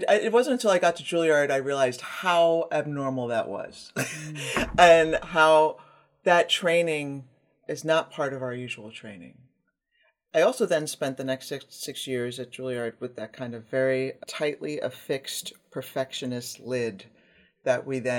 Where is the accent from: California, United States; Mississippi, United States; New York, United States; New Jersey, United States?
New York, United States; my story is that I'm from New York and grew up in a very traditional youth orchestra culture.